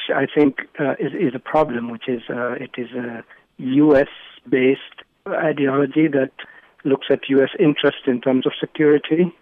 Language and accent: English; Kenya; By the way, I'm from Kenya